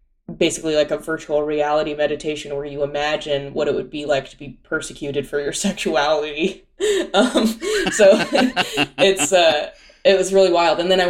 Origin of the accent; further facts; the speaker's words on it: Pasadena, California, United States; also born or lived in Orange County, California; I was born in Orange County. They had an apartment in Orange County. And then before I can remember, they moved to Pasadena.